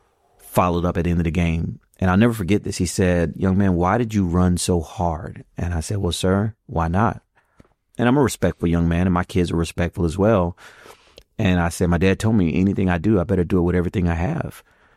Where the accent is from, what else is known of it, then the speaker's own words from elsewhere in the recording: Tampa, Florida, United States; No, this was outside. I grew up outside of the Tampa area.